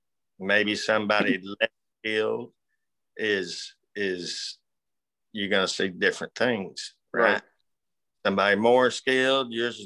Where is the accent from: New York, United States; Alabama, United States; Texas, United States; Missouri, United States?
Texas, United States; Odessa; I'm from Odessa, Texas.